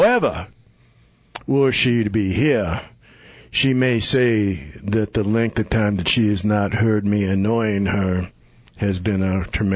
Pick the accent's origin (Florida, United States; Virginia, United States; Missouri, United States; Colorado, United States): Missouri, United States; Hannibal; Oh, yes, we had a Grinch in my hometown in Hannibal. He was my father.